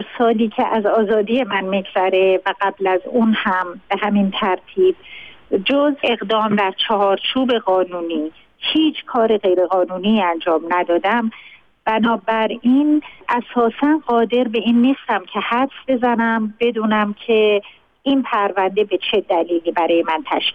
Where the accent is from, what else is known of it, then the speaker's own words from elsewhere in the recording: Iran; هر دوی ما ایرانی هستیم